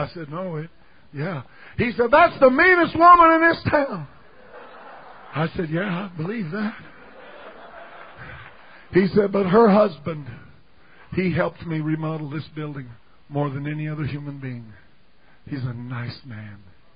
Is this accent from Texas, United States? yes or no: no; Colorado, United States; I was born and raised in Colorado. I spent some time in Colorado.